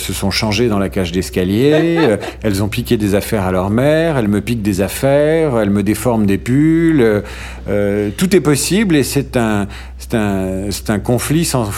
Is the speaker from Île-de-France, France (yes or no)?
no; Marseille, Provence-Alpes-Côte d'Azur, France; also born or lived in Paris suburbs / Normandy; J'ai grandi en Normandie. Enfin, je suis né en banlieue parisienne. Ensuite, j'ai habité la Normandie. Et ensuite, mes parents, pour la période importante qu'est l'adolescence, ont vécu à Marseille. Donc moi, j'ai grandi adolescent à Marseille entre 1981 et 1987